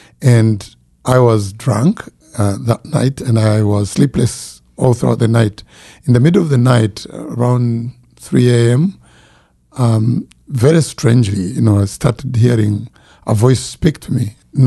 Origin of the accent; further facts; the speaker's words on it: Uganda; born there; I wasn't born yet, but you know, I was born in Uganda.